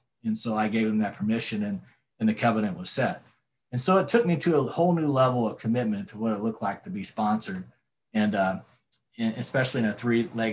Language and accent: English; Midwest, United States; We're both from the Midwest, east and or the upper South, if you want to call it. He's in Nashville, I'm in St. Louis.